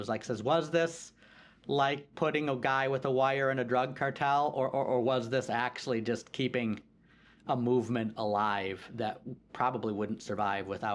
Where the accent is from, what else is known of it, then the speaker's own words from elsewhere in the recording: Michigan, United States; I grew up in Michigan